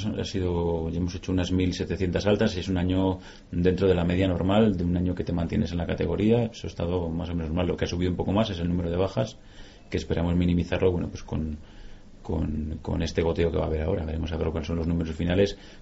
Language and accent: Spanish; Valladolid, Castile and León, Spain; Primero como vallisoletanos, porque como vallisoletano que somos la mayoría, pues nos gustaba tener en nuestra ciudad una actividad como los Juegos Olímpicos.